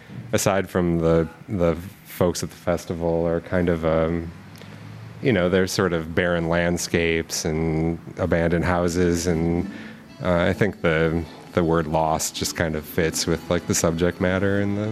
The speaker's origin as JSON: {"language": "English", "country": "United States", "tie": "born or raised there", "said": "that's not really necessarily part of growing up in the United States."}